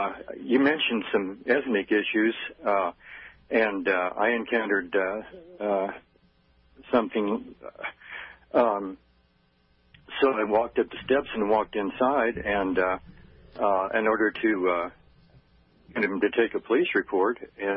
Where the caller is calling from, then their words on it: Kansas City, Missouri, United States; I'm calling from Kansas City, Missouri.